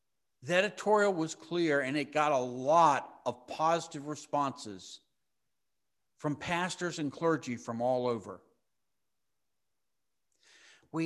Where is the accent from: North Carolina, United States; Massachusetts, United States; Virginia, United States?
Virginia, United States; Growing up in Fairfax County … a family that was well known throughout the county because of its service to the community, I couldn't get away with anything.